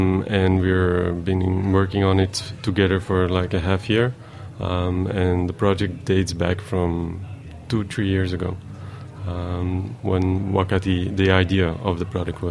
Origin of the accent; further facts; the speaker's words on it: Antwerp, Flanders, Belgium; now in New York, United States; We are from Antwerp. It's not really a big town.